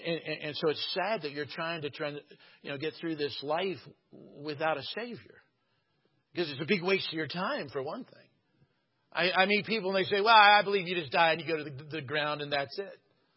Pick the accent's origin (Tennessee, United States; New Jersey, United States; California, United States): California, United States; I guess maybe I'm from California. That's why it touched me so well.